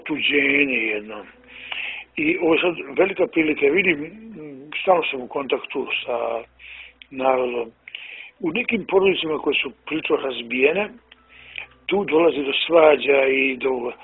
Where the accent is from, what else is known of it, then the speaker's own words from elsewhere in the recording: Montenegro; U načelu, bar kod nas u Crnoj Gori, ljudi su skloni depresiji nego u drugim srpskim krajevima.